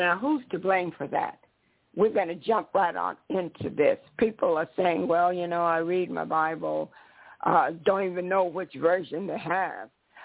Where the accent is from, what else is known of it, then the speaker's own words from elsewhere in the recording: United States; born there; since I was born in America, I do know in America